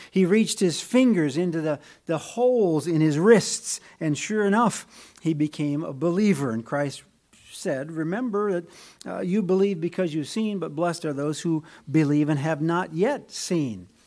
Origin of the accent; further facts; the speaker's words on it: Wisconsin, United States; Where I grew up in Wisconsin, we didn't have mountains. We had hills, and not very many of those, mostly flat farmland.